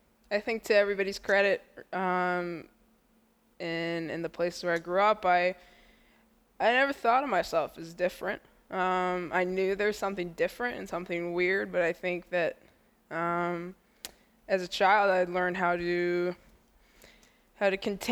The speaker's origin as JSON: {"language": "English", "town": "Ankeny", "region": "Iowa", "country": "United States", "tie": "born or raised there", "also_born_or_lived": "Ames", "said": "I was born in Ames. I moved here the summer before my third grade year, and I've lived in Ankeny ever since."}